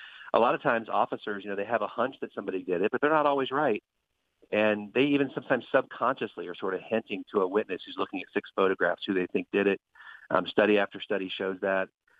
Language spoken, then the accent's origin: English; Cincinnati, Ohio, United States; Then went back to my hometown of Cincinnati and got a law professor job.